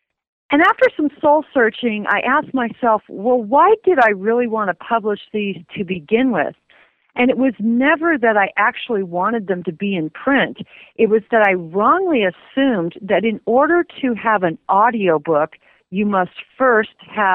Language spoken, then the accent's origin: English; Boulder, Colorado, United States; Yes, or Boulder, Colorado